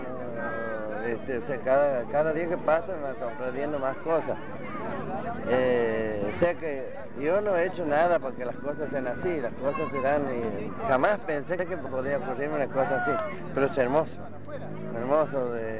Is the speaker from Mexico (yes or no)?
no; Colonia Dora, Santiago del Estero, Argentina; la gente de aquí, de Colonia Dora, no te olvides que yo aquí era lo mismo que este es mi pueblo